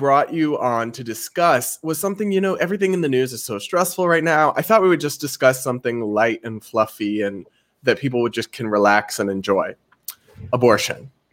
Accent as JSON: {"language": "English", "region": "Massachusetts", "country": "United States", "said": "because we're both from Massachusetts, right?"}